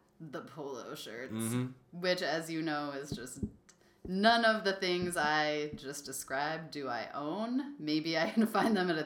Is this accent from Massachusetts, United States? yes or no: yes; Massachusetts, United States; Because I've gone mini golfing a lot, having spent part of my childhood growing up on Cape Cod.